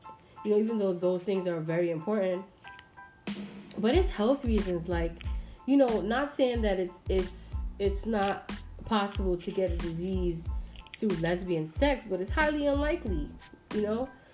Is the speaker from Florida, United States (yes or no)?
no; New York City, New York, United States; I'm from the Bronx and Washington Heights. Like, I'm hood. You hear me? Like, I'm straight New York sometimes, you know?